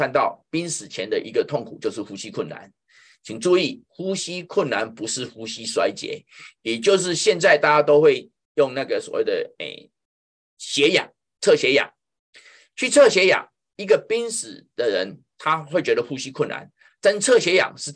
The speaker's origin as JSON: {"language": "Chinese", "country": "China", "said": "我们中国人非常重视吃"}